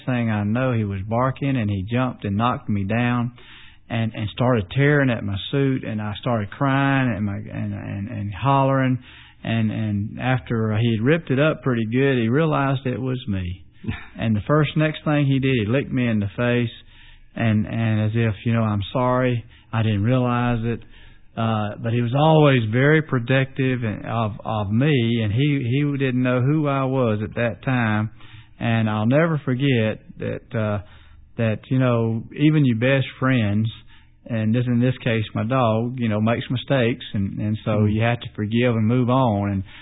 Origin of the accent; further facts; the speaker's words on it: Louisville, Kentucky, United States; born there; Yeah, I was born in Louisville, Kentucky, to some wonderful parents